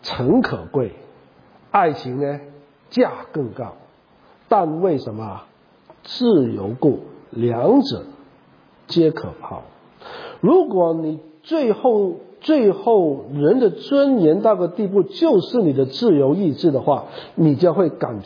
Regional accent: China; 在我们中国人古代的经文呢，甲骨文里面一个字呢，这样写的

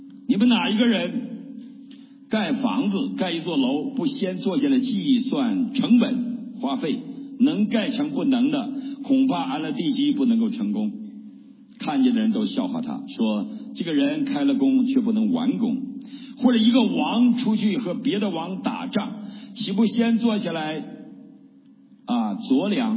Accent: Northeast China, China; 我是东北人

